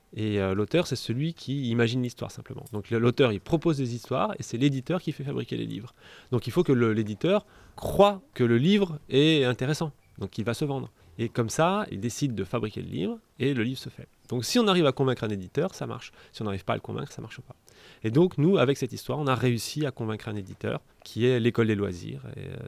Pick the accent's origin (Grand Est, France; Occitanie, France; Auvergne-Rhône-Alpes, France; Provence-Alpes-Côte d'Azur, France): Auvergne-Rhône-Alpes, France; Montélimar; born there; Je suis né à Montélimar. Montélimar, c'est une ville qui est sur le Rhône, en région Rhône-Alpes-Auvergne. C'est la ville du nougat.